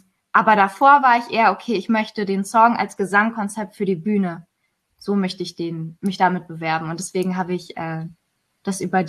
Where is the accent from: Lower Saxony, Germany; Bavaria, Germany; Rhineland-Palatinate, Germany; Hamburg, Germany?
Lower Saxony, Germany; Oldenburg; born or raised there